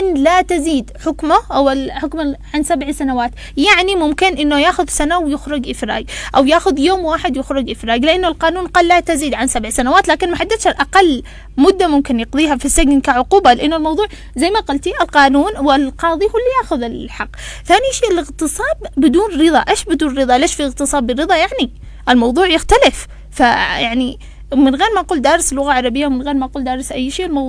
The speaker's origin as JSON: {"language": "Arabic", "country": "Yemen", "said": "فهذه القضايا تكاد شبه معدومة عندنا في اليمن بحكم العرف والعادات والتقاليد"}